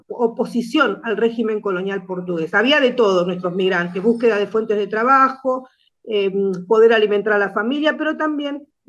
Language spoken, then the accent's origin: Spanish; Avellaneda, Buenos Aires Province, Argentina; born there; Mira, yo nací en Avellaneda, en Dock Sud, específicamente. Dock Sud ha sido en otros momentos de nuestra historia uno de los puertos más importantes acá en Buenos Aires. Y en esa localidad se asentó una parte muy importante de mi comunidad, de los inmigrantes de Cabo Verde, África Occidental